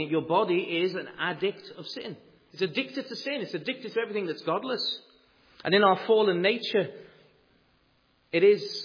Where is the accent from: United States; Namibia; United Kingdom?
United Kingdom; Liverpool, North West England; I remember growing up in Liverpool